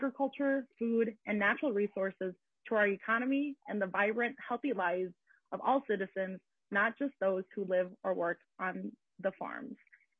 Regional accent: Mountain Lake, Minnesota, United States; I grew up in Mountain Lake, Minnesota, where I was a student and an FFA member at the Mountain Lake High School.

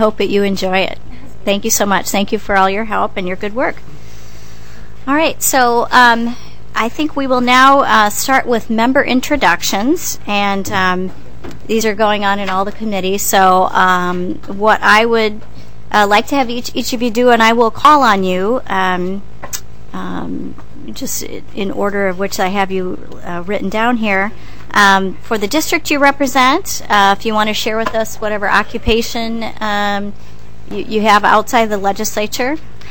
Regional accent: South Dakota, United States; I grew up in South Dakota in a very small farm community. There were 25 people in my graduating class, and I went to school with those same 25 people from kindergarten through senior in high school.

